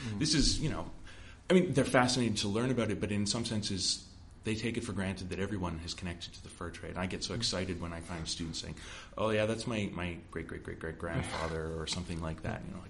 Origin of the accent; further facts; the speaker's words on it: Ontario, Canada; I grew up in Ontario where you can drive, you drive 4 hours and you go through multiple cities.